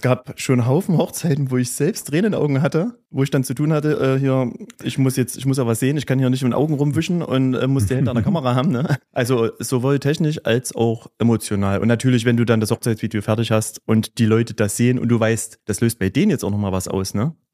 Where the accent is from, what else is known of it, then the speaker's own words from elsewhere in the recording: Gera, Thuringia, Germany; Ich bin ein richtiger Urgärscher. Ich bin hier geboren, ich lebe schon immer in Gera. Mich hat es hier so vom Wohnort noch nicht weggetrieben. Ich bin in Lausanne damals aufgewachsen.